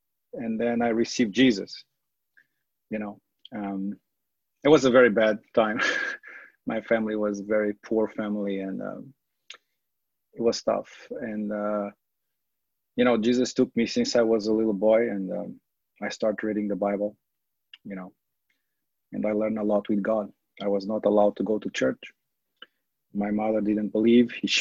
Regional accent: Portugal; now in United States; Well, I'm a Portuguese guy living in the United States for 6 years now, working in high tech here in Silicon Valley.

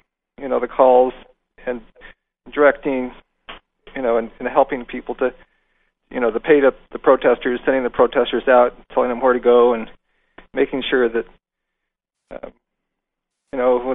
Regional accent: United States; being an American in that situation, I think, wow, it's so, you know, this country is just the pits compared to America

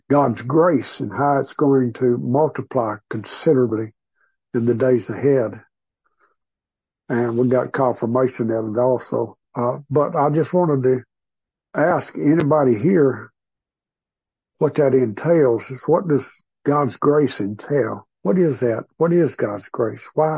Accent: Arkansas, United States; I'm old boy from Arkansas.

